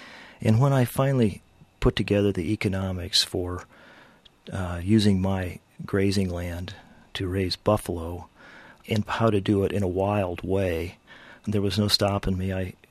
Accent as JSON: {"language": "English", "region": "Rust Belt", "country": "United States", "said": "I was from the Rust Belt. It was within weeks of Kent State."}